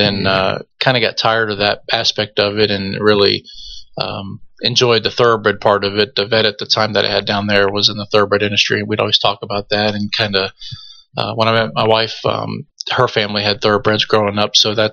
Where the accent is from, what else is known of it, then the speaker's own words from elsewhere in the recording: Columbus, Ohio, United States; My wife is from Florida, born and bred, and I'm from Columbus, Ohio.